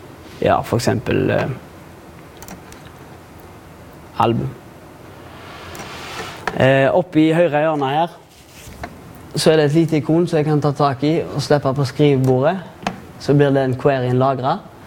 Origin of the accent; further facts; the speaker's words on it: Haugesund, Rogaland, Norway; siden jeg er fra Haugesund.